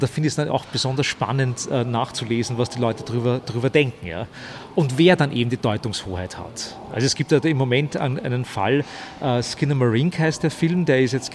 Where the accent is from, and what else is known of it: Stockerau, Lower Austria, Austria; born or raised there